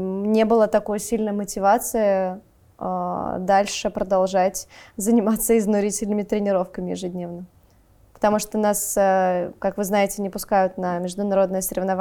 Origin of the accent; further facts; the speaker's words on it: Glazov, Udmurtia, Russia; Да, я из Глазова, мой отец из Глазова, мама переехала в Глазов из Подмосковья, и детство прошло...